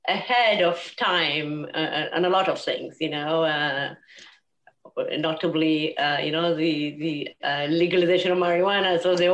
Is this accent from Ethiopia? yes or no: yes; Addis Ababa, Ethiopia; English is a second language; now in United States; I was born in Addis Ababa, Ethiopia, capital city of Ethiopia, from upper middle class educated family.